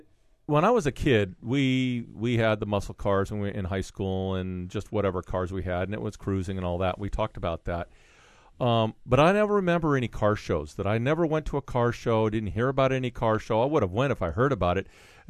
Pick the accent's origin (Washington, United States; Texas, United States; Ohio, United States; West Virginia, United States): Washington, United States; Ferndale; I was a young kid growing up in Ferndale. We didn't come to Seattle for anything unless it was a concert.